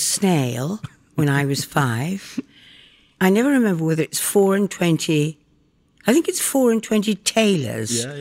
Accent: York, Yorkshire and the Humber, United Kingdom; I was born in York in England, and I was brought up there, and my father was a doctor, and I had 2 brothers.

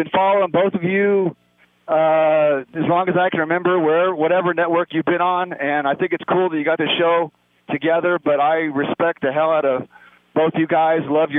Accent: Crawfordsville, Indiana, United States; I'm originally from Indiana.

